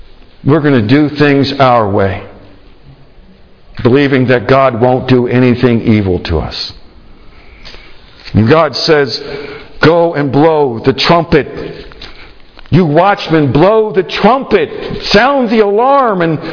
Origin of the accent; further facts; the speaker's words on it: United States; I'm an American.